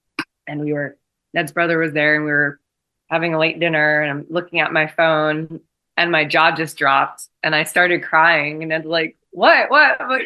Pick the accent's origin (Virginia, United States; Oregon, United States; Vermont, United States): Vermont, United States; Rutland; also born or lived in Burlington; now in Las Vegas, United States; I lived in Burlington for like 13 years before I moved out to Vegas, but I'm originally from Rutland, Vermont, about an hour and a half south.